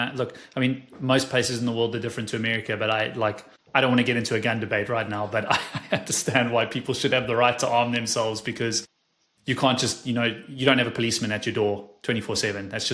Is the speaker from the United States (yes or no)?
no; South Africa; now in Netherlands; Look, I come from South Africa, and most South Africans are pretty sensitive about sharing, you know, their home address and stuff.